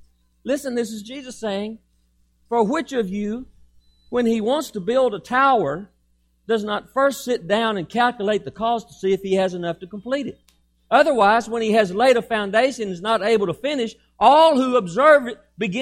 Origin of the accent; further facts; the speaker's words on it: Texas, United States; As a Texan, you know, I'm a man's man. I'm going to do it myself.